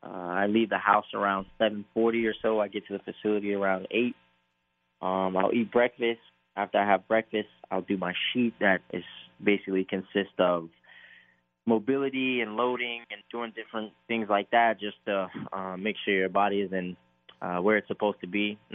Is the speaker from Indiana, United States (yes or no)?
yes; Indiana, United States; I'm only going to say the Colts here because, you know, I'm from Indiana, so Indianapolis was always big for me and where I come from.